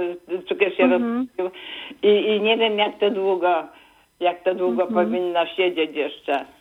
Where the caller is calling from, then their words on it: Lesser Poland, Poland; Ja z Małopolski dzwonię.